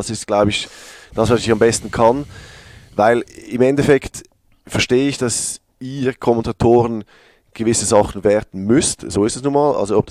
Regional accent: Switzerland; accent: Swiss German

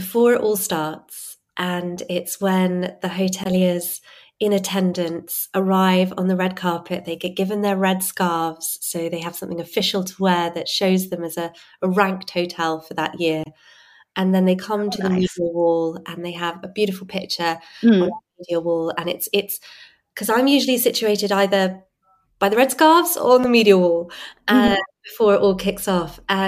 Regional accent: England, United Kingdom; And I've just outed myself as incredibly English there

